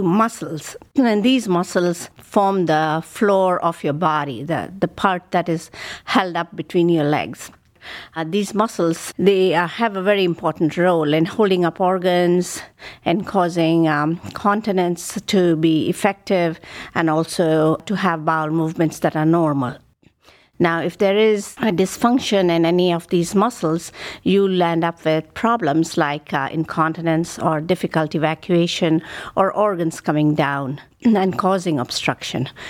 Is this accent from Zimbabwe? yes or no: no; India; moved away as an adult; now in Cleveland, United States; I grew up in India and I did my medical training there. And I had a collaboration with Dr. Fazio, our previous chairman. And I came in the year 2000 to lovely Cleveland. And I've been here since then.